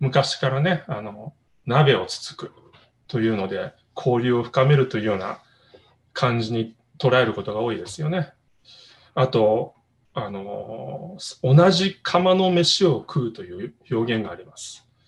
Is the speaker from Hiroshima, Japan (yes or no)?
yes; Hiroshima, Japan; なかなかね、広島のうちの田舎もそうでしたけど、食パンを薄く切って、四角に切ってみんなが、指先でつまんで食えるようなことをね、してました。